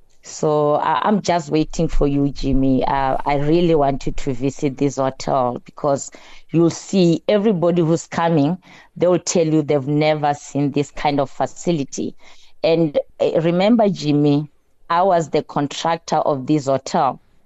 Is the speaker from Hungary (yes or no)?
no; Limpopo, South Africa; from the Wembe district in Limpopo province, and that is where the hotel is.